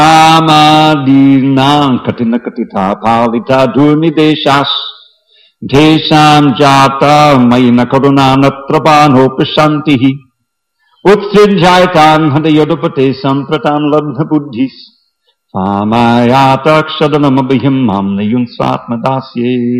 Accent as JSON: {"language": "English", "region": "New York", "country": "United States", "tie": "born or raised there", "said": "I grew up on Long Island, and every Sunday in the summer, my parents would take us to the beach."}